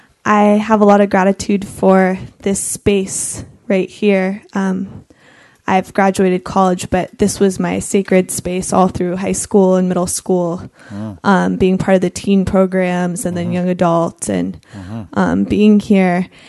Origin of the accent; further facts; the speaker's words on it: California, United States; even growing up in Marin